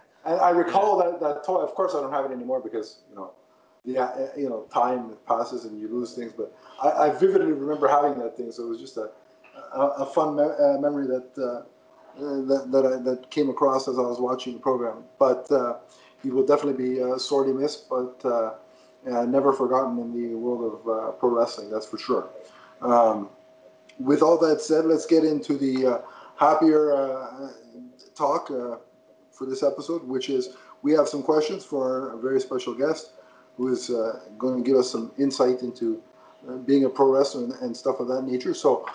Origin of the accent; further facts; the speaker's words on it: Canada; I'm Canadian